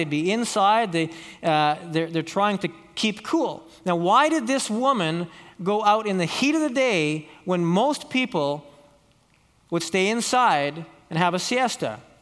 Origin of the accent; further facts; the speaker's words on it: Calgary, Alberta, Canada; I'm from Calgary.